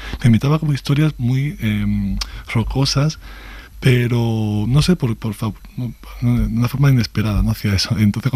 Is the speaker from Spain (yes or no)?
yes; Estepona, Andalusia, Spain; Bueno, yo nací en Estepona. Crecí allí. Ahora he vuelto en los últimos años a Estepona.